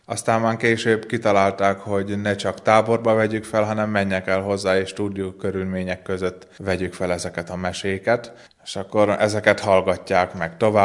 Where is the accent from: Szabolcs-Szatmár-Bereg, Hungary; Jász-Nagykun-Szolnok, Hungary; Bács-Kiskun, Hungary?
Jász-Nagykun-Szolnok, Hungary; Jászberény; Valóban nem itt nőttem fel, Jászberényből származom, sőt annak egy hajta nevezetű külterületén laktunk eredetileg.